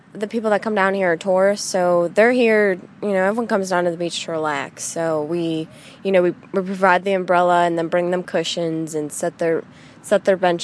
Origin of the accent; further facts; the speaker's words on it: Cleveland, Ohio, United States; No, I'm from Cleveland, Ohio.